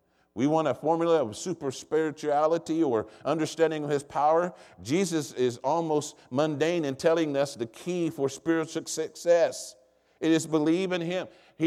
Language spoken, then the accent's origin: English; United States; somebody would honk a horn, I'd think they know I'm American.